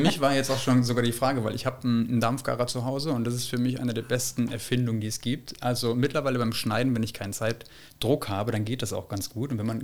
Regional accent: Bad Oeynhausen, North Rhine-Westphalia, Germany; Ich bin in Bad Oeynhausen aufgewachsen und geboren

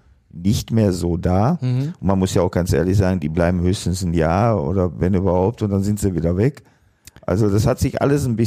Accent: Lahr, Baden-Württemberg, Germany; also born or lived in Duisburg; zu meiner Zeit, als ich hier in Duisburg war, ich bin in Lahr aufgewachsen, ich bin mit dem Bus zum Training gefahren.

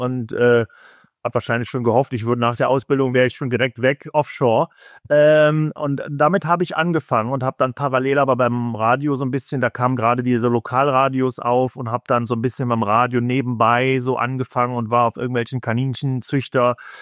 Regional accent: North Rhine-Westphalia, Germany; ich komme ja so aus dem Kreis Düren, und der Kreis Düren daran angeschlossen, wer weiß, wie viele Dörfer

